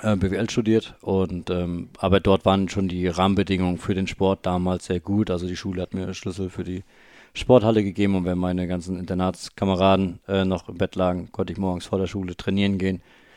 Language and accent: German; Bolto, Mecklenburg-Vorpommern, Germany; also born or lived in Marburg; Ich bin gebürtiger Rostocker und in der Nähe von Rostock in Bolto, das ist bei Tessin, aufgewachsen jahrelang und habe dann irgendwann Mecklenburg-Vorpommern verlassen müssen